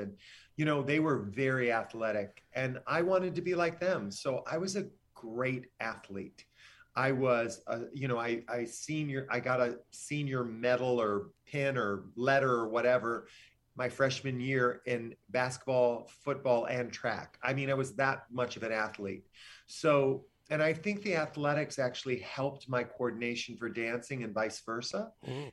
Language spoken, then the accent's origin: English; Paw Paw, United States; you know, it was tough growing up in Pawpaw.